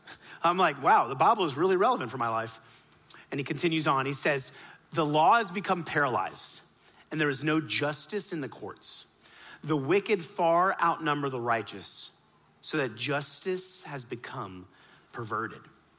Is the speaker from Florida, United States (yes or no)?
yes; Miami, Florida, United States; In Miami, I was born and raised on the playground is where I spent most of my days. And there, we grew up in Miami, and when my mom was pregnant with me, she and my dad came over, and we were Hindu at the time.